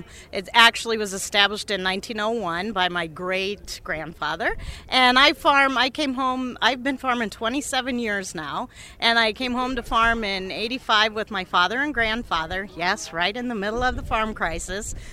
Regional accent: Iowa, United States; I'm a farmer from Franklin County that's north of here in Boone, about 60 miles.

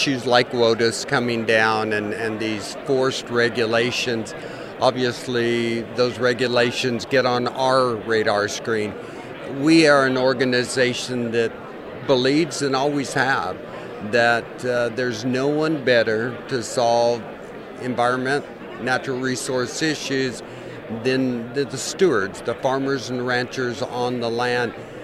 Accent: Hobbs, New Mexico, United States; I hail from Hobbs, New Mexico, southeast corner, agriculture education teacher, 31 years, farmer, rancher, now retired

